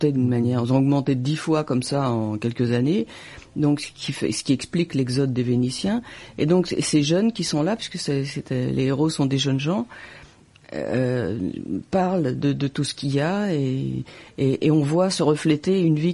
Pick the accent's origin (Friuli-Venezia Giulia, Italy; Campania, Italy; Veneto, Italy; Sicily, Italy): Friuli-Venezia Giulia, Italy; Ah oui, je suis du Frioul, ouais.